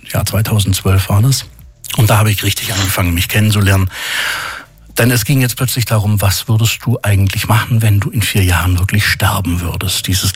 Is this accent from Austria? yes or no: no; Baden-Württemberg, Germany; Überred mich mal als Schwabe, was ist das Besondere in Mannheim?